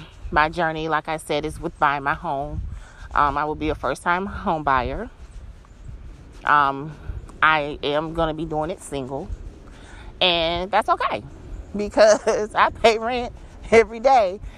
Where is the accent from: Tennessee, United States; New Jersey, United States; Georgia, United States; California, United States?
Georgia, United States; Atlanta; also born or lived in Alabama; I am 38. I'm from Atlanta, born in Alabama.